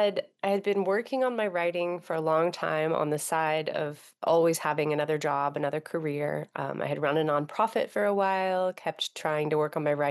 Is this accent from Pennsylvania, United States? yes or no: yes; Lancaster, Pennsylvania, United States; also born or lived in Frankfort, Kentucky; I was born in Frankfort, Kentucky, and then lived there until I was about 7 years old, and then was raised in Lancaster, Pennsylvania. So I'm from sort of a combination of the Southeast and the East.